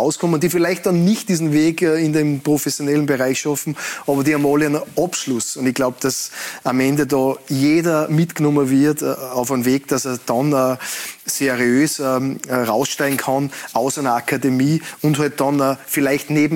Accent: Kuchl, Salzburg, Austria; der kommt ja aus meinem Heimatort, in Kuchl.

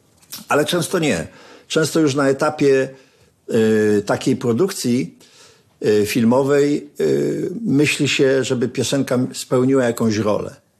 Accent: Sosnowiec, Silesian Voivodeship, Poland; Łączy nas to, że jesteśmy chłopcami z Sosnowca.

